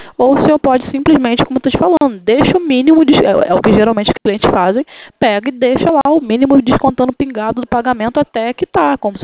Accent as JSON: {"language": "Portuguese", "region": "Rio de Janeiro", "country": "Brazil", "said": "Eu sou do Rio."}